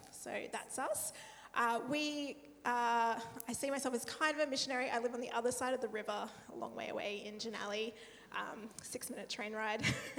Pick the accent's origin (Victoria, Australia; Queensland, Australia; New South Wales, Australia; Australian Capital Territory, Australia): New South Wales, Australia; Bowral; I grew up in the Southern Highlands down near Bowral, so that's where my hometown, I guess.